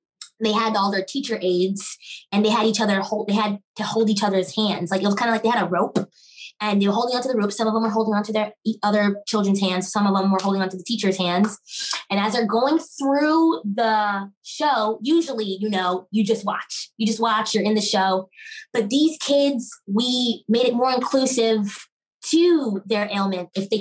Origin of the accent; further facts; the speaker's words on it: New York, United States; I'm Haitian. Okay, I'm a represent. I'm from New York. I was born in New York. I was the only one in my family that was born in New York.